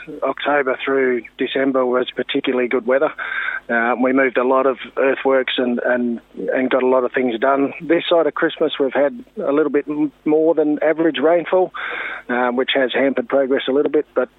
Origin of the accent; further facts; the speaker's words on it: Australia; now in New Zealand; Unfortunately, I'm Australian, so don't hold that against me.